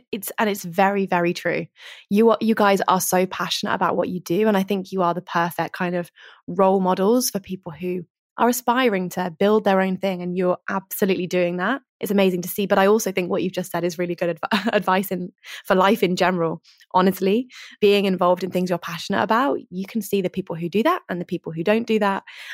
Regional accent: United Kingdom; accent: British; I don't think I have that with my British accent.

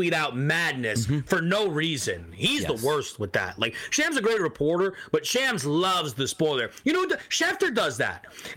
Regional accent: Queens, New York, United States; Someone asked me, what was it like growing up in Queens? Who I guess more so grew up in like a farm type area. And I said, you know, I was like, oh, it was great.

